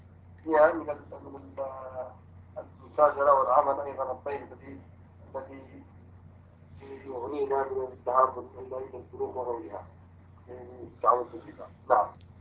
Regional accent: Hejaz, Saudi Arabia; في هذه البلدان هنا عندنا في الحجاز

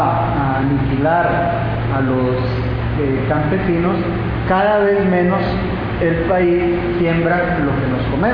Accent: Costa Rica; en mi país, en Costa Rica, comemos mucho frijol, ¿verdad?

